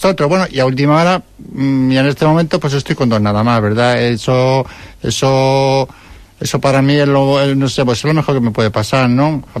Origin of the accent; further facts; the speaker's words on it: Móstoles, Community of Madrid, Spain; Soy nacido de Móstoles, además, sí. Soy nativo.